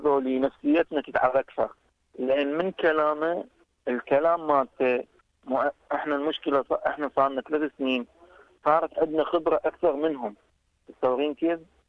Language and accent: Arabic; Iraq; عندنا بالعراق